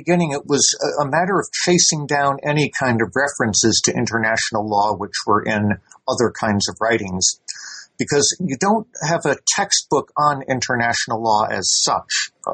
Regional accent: United States; now in Edinburgh, United Kingdom; I am an American national, though I have been living here in Britain since the late 1970s

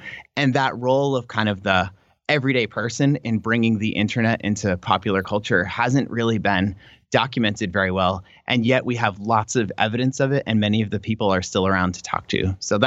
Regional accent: United States; And for me as an American scholar

